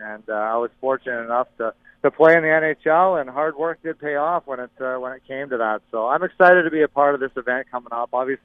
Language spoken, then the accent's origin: English; Edmonton, Alberta, Canada; There was nothing like growing up in Edmonton